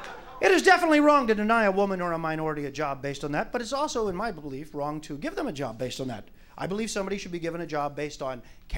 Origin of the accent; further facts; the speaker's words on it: Kentucky, United States; I go up north. I tell somebody I'm from Kentucky.